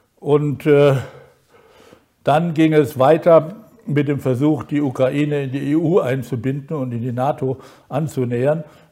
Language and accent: German; Baden-Württemberg, Germany; das ist ja Baden-Württemberg, müssen Sie mal, also mein Heimatland